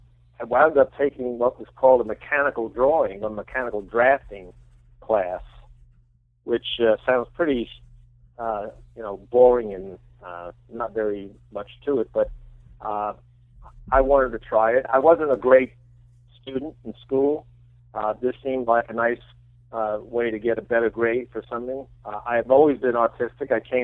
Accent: New York City, New York, United States; I grew up in the Bronx, by the way, in New York.

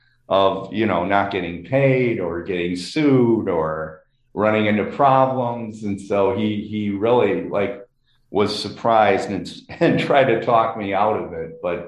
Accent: Chicago, Illinois, United States; And I grew up in Lakeview in Chicago, and many of the surrounding neighborhoods were being gentrified.

